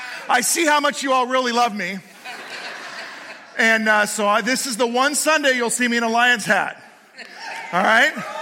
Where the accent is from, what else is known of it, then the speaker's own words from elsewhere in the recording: California, United States; I grew up in California. I'm a pretty rabid 49ers fan.